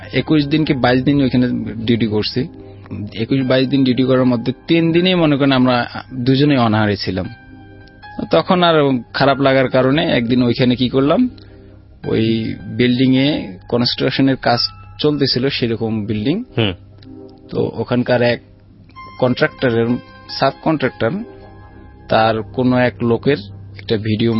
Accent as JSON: {"language": "Bangla", "region": "Rajshahi Division", "country": "Bangladesh", "tie": "born or raised there", "said": "তো তখন পর্যন্ত আমি গ্রামে, আমাদের গ্রামে আমার লেভেলের চারজন আমরা ছিলাম"}